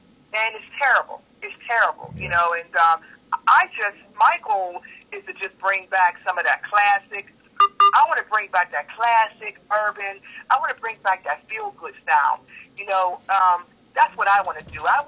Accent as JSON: {"language": "English", "town": "Compton", "region": "California", "country": "United States", "said": "I'm from Compton."}